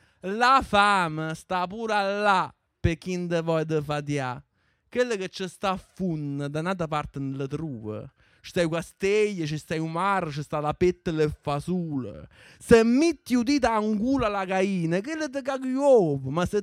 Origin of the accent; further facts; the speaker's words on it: Fondi, Lazio, Italy; accent: Fondi dialect; La poesia che leggerò adesso è nel mio dialetto fondano. Io sono di Fondi